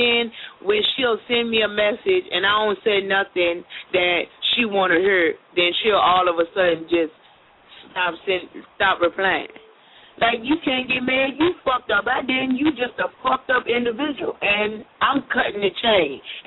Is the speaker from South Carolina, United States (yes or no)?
yes; South Carolina, United States; I'm from South Carolina. I don't do all that shit